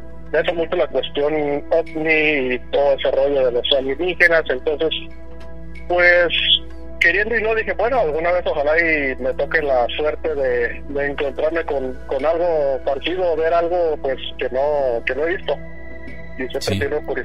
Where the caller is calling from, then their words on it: Hesperia, California, United States; De Hesperia, California.